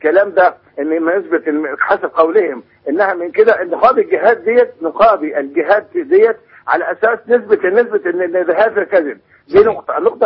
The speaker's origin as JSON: {"language": "Arabic", "country": "Egypt", "said": "أنا راجل مصري مهذب"}